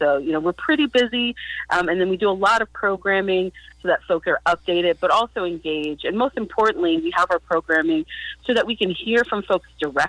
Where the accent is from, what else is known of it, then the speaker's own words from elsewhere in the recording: Portland, Oregon, United States; I grew up in Northeast Portland